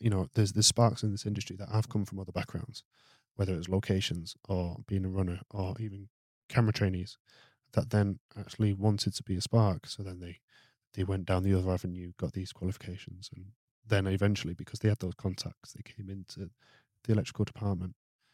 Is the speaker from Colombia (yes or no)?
no; Manchester, North West England, United Kingdom; I'm from Manchester, I'm from the North.